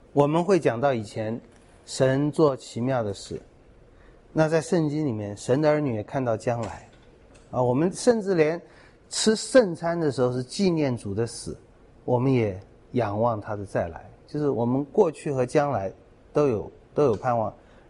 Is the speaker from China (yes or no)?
no; Taiwan; 我们小时候在台湾长大这段日子呢，是很惨的一段，越来越惨